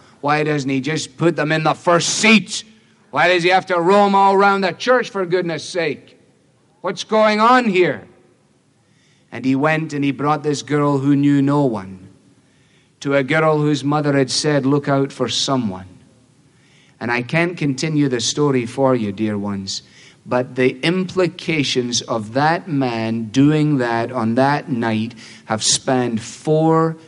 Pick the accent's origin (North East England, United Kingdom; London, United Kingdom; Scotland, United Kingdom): Scotland, United Kingdom; Glasgow; I told you before that I was brought up in Glasgow. Glasgow was the second city of the British Empire.